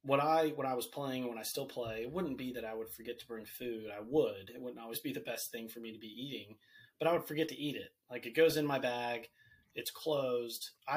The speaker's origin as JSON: {"language": "English", "region": "Virginia", "country": "United States", "said": "So I'm from Virginia."}